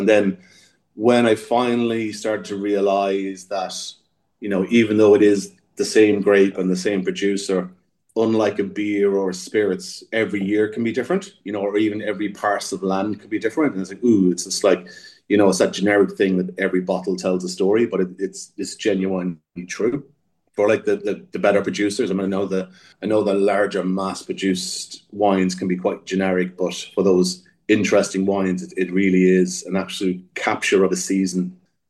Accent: Ireland; Like, where I grew up back home in Ireland, there was a lot of German wines

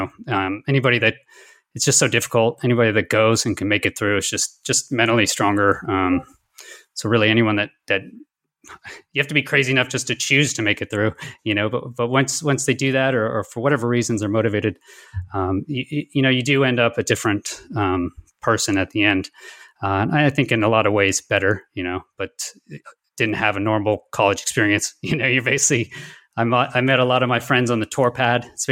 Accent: Houston, Texas, United States; Yeah, so I grew up in Houston.

